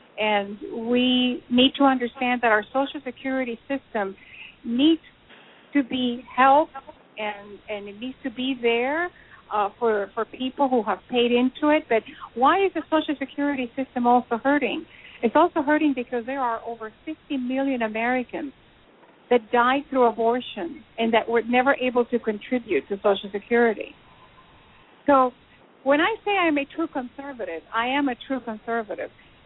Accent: Cuba; now in United States; I was born and raised in Cuba. I lived under communism.

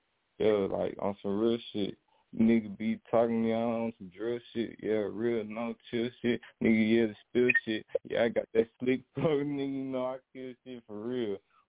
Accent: Coleman, Alabama, United States; I'm from Coleman, Alabama.

